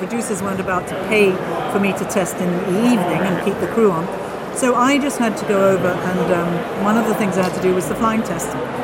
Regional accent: England, United Kingdom; And I went in, and I'm very English, in Superman I'm wearing a wig.

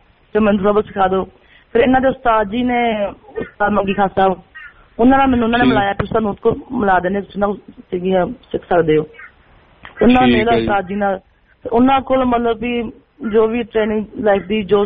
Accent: Lopoke, Punjab, India; also born or lived in Mumbai / Rajasthan; ਮੇਰਾ ਪਿੰਡ ਸਾਡਾ ਪਿੰਡ ਲੋਪੋਕ ਚਗਾਵਾ ਰਾਣੀਆਂ ਬਾਰਡਰ ਕੋਲੇ

